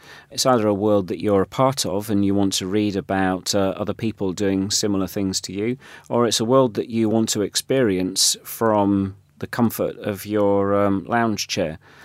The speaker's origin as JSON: {"language": "English", "town": "Nottingham", "region": "East Midlands", "country": "United Kingdom", "tie": "born or raised there", "said": "I thought it'd be really exciting to start a business in my hometown rather than just do the inevitable and cater to something that was present in London"}